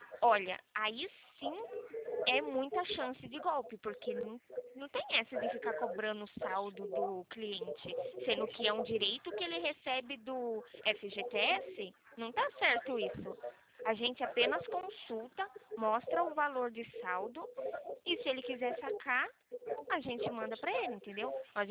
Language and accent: Portuguese; Atibaia, São Paulo, Brazil; Eu sou de Atibaia, São Paulo.